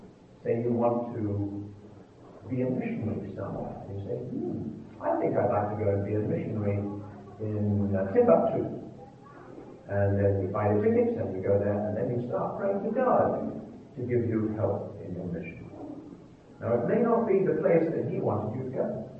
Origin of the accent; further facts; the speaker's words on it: South Africa; now in United States; When we came from South Africa, we did not bring our South African GPS with us because we would have had to put all of American maps on it.